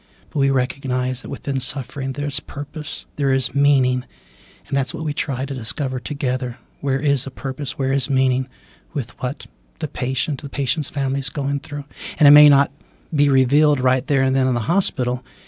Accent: Corpus Christi, Texas, United States; born there; Well, I was born here in Corpus Christi, Texas

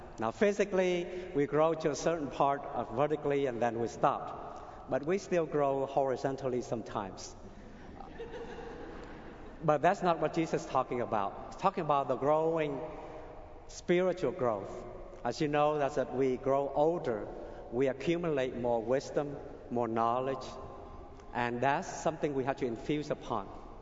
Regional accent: Vietnam; English is a second language; I grew up in Vietnam, and we've always been Catholics for 400 years.

